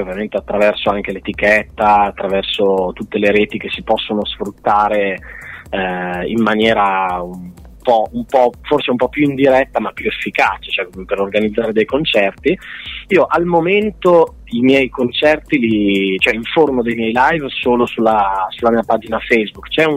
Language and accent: Italian; Piacenza, Emilia-Romagna, Italy; parliamo della zona non su Piacentina, ma prevalentemente Piacentina, perché sono di Piacenza